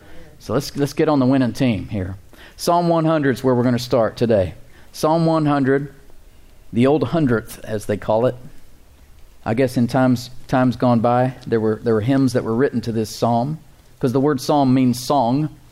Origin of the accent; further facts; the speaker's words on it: Sweden; I'm from Sweden, so I can talk about Sweden.